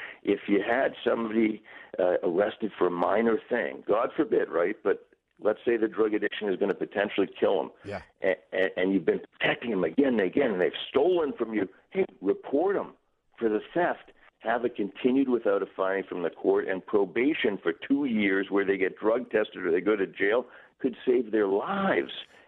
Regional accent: Massachusetts, United States; I'm from Massachusetts.

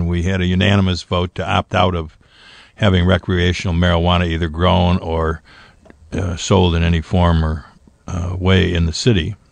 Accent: Allen Park, Michigan, United States; It's the only place I've lived. I was born in Allen Park.

